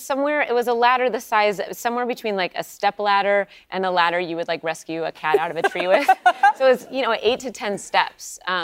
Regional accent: Pacific Northwest, United States; I was growing up in the Pacific Northwest and they barely even drank wine.

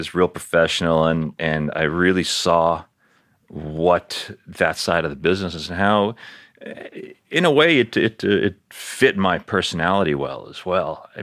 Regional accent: Queens, New York, United States; also born or lived in Colorado; I grew up in Queens. Yeah, I mean, the only reason I left is because isn't that what you do?

